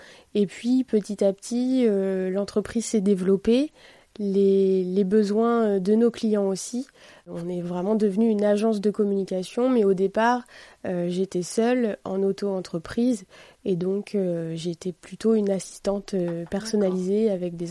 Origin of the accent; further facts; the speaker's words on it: Normandy, France; J'ai 30 ans, j'habite Honfleur, donc je suis une pure Normande.